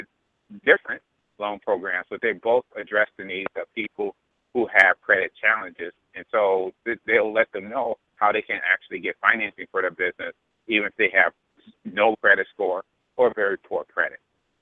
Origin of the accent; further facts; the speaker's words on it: Chicago, Illinois, United States; And, right, and I grew up in North Lawndale. So.